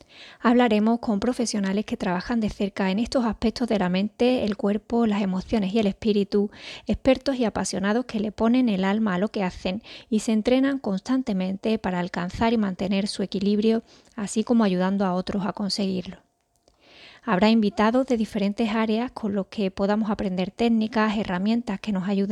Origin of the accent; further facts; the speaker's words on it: Seville, Andalusia, Spain; now in Málaga, Spain; aunque llevo Andalucía por bandera, pues soy hija de cordobeses, nacida y criada en Sevilla y acogida por Málaga, donde vivo ya desde hace 18 años, siempre me he considerado una ciudadana del mundo.